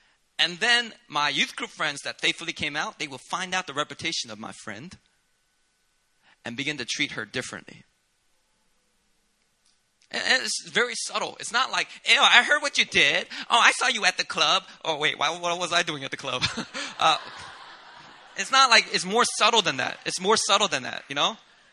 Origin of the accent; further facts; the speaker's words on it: Philadelphia, Pennsylvania, United States; I grew up in Philadelphia. I went to high school where there was a big community of gay, lesbian, transgender.